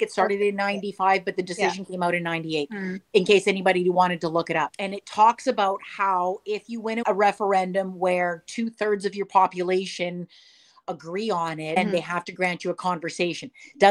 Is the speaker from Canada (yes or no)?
yes; British Columbia, Canada; But we're not from Alberta.